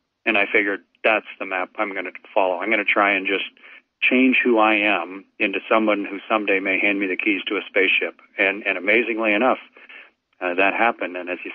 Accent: Canada

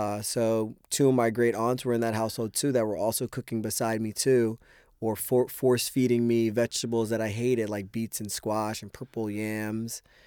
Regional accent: Pennsylvania, United States; I'm from Pennsylvania, the Northeast, Poconos.

